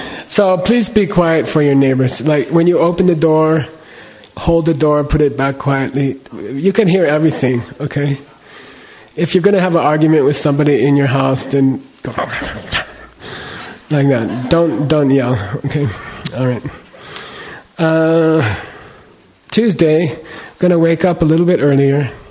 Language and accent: English; Ireland; If you're like Irish person, I'm Irish, okay? If I go outside there, I will look like bright red in 20 minutes, okay?